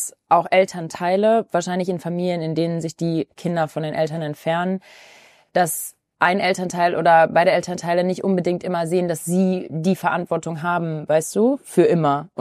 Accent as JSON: {"language": "German", "town": "Duisburg", "region": "North Rhine-Westphalia", "country": "Germany", "also_born_or_lived": "Cologne"}